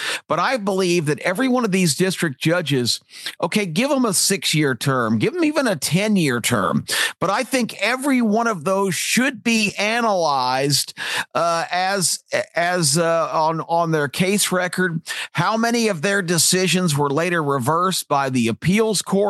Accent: United States; I am an American. I am a traditionalist. I am a constitutionalist.

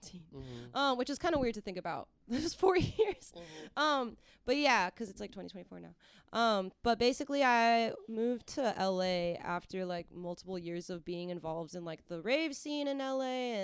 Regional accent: Seattle, Washington, United States; People kept getting mad at me because I kept rolling joints like anywhere because I'm from Seattle.

